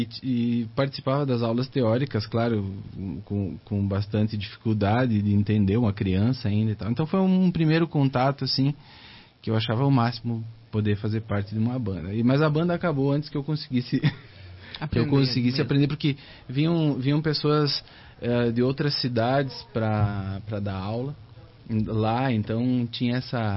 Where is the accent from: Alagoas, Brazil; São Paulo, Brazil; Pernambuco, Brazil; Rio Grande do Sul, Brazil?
Rio Grande do Sul, Brazil; eu sou do Rio Grande do Sul, né? Sou do interior, uma cidade muito pequena.